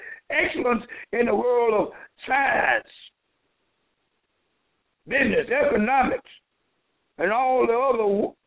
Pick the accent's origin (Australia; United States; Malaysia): United States; the South; I never saw a Quran, never even heard of a Quran when I grew up in Jim Crow South.